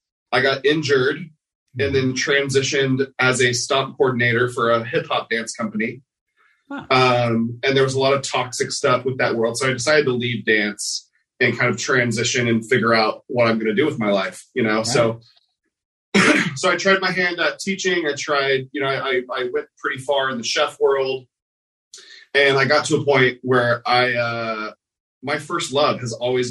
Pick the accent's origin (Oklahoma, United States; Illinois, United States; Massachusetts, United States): Oklahoma, United States; also born or lived in Northern California / Seattle; now in Los Angeles, United States; So I moved here in 2016 from Seattle to do that. Well, started in Oklahoma, went to Northern California, Seattle, and then finally to LA.